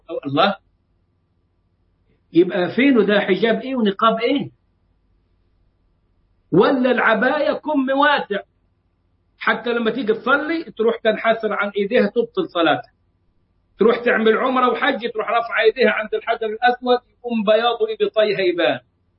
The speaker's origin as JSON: {"language": "Arabic", "country": "Egypt", "said": "اللي عملناها عندنا في مصر في 100 سنة"}